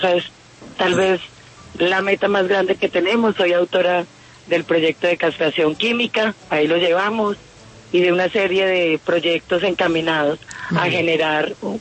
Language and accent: Spanish; Orinoquía, Colombia; yo soy llanera